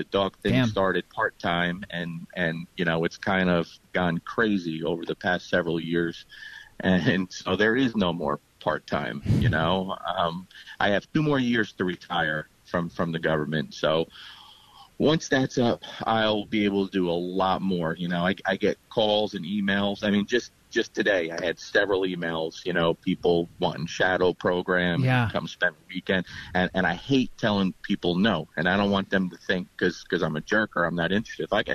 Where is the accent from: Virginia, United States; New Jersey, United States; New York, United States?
New Jersey, United States; Lodi; now in Nashville, United States; I'm just north of Nashville, so my client base is in Kentucky and mostly out of Nashville. And born and raised in Lodi, New Jersey.